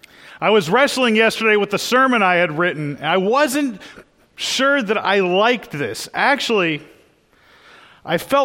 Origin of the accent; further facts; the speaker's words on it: Boston, Massachusetts, United States; I mean, I'm from Boston. We're arrogant, we're smug, but wrong?